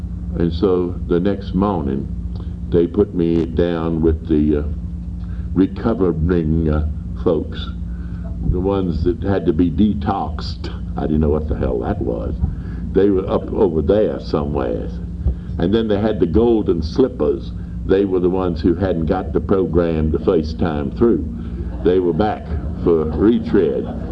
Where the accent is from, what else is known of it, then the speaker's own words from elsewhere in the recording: Birmingham, Alabama, United States; I came from Birmingham, Alabama. The temperature was 65.